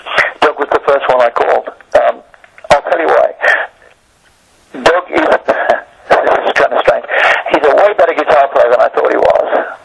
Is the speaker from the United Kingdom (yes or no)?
yes; Wolverhampton, West Midlands, United Kingdom; now in Los Angeles, United States; I'm from Wolverhampton, so London probably would have been that aspect for someone from the north of England to move to London. But I went a little bit further west. I went all the way to Los Angeles and kind of stayed there.